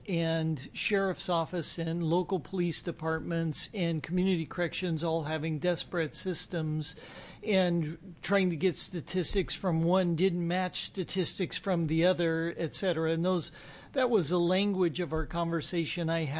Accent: Oregon, United States; I'm from Klamath County, former Klamath County Commissioner, and recently elected to the Senate.

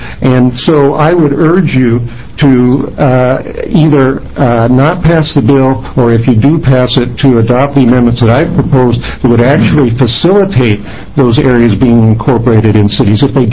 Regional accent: Eugene, Oregon, United States; And I grew up in Eugene. I know the River Road area and the Bethel area very well

